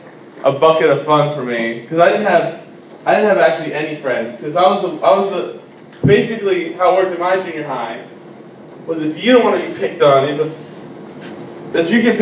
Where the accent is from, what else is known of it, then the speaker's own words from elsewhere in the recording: Pittsburgh, Pennsylvania, United States; Let me just start off by telling you a little about myself. I'm from Pittsburgh.